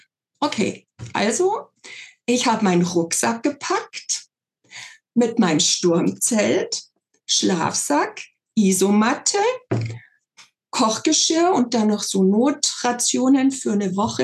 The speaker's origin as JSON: {"language": "German", "town": "Munich", "region": "Bavaria", "country": "Germany", "said": "ich stamme aus München"}